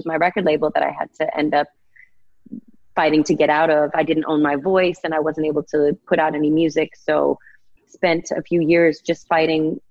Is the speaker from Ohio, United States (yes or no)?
no; Boston, Massachusetts, United States; now in Los Angeles, United States; Yeah, and I know I sound like a weird LA hippie now, and like I'm saying I'm from Boston, but like, I don't know.